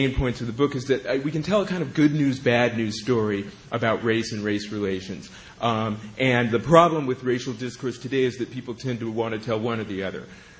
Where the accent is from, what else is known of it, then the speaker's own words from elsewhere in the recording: California, United States; My home state of California spends an astounding amount of money keeping people, mainly people of color, in jail.